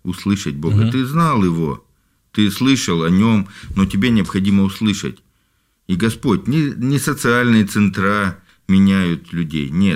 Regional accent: Komi Republic, Russia; born there; now in Saint Petersburg, Russia; Я родился на севере, под Воркутой

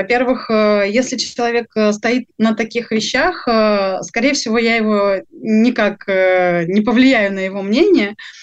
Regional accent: Stavropol Krai, Russia; Я это помню, потому что я выросла в регионе. Я из Ставропольского края.

